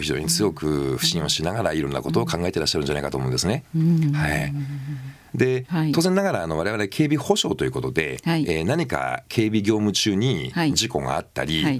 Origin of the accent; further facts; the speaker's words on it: Toyama, Japan; 私、はい、今生まれも育ちも富山なもんですから